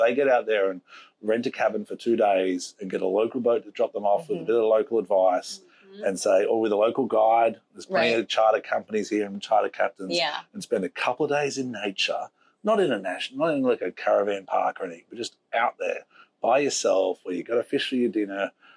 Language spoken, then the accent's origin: English; Australia; now in United States; I'm from Australia